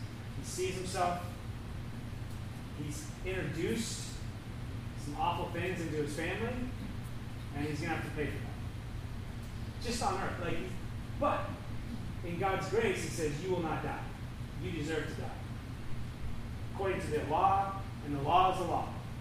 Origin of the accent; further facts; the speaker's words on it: Seattle, Washington, United States; growing up in Seattle, a lot of sinus infections and sorts. A lot of things going on up here.